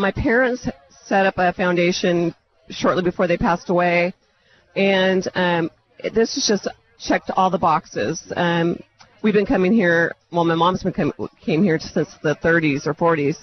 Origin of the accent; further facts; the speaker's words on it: Tacoma, Washington, United States; I'm from Tacoma, so I don't know a lot of people